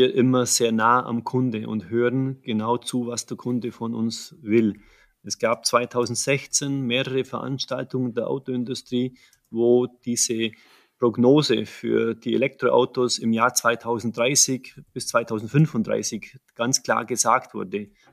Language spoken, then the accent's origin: German; Germany; wir mussten als Deutsche wettbewerbsfähig sein.